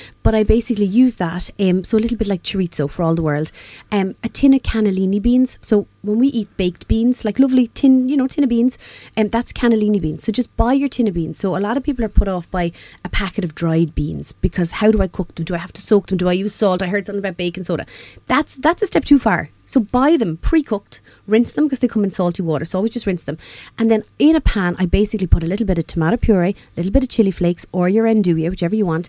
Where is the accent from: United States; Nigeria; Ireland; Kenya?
Ireland; it's amazing as Irish people, that place of beans and grains.